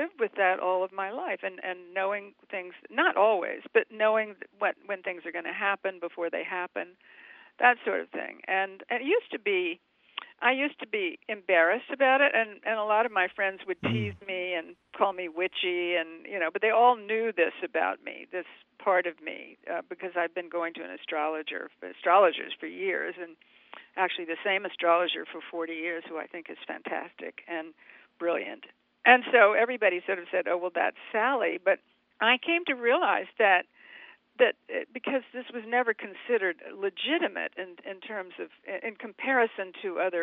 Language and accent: English; Savannah, Georgia, United States; I'm from Savannah, Georgia, and we spent our summers in Statesboro, a little town outside of Savannah, in this great, big, huge antebellum, white-columned house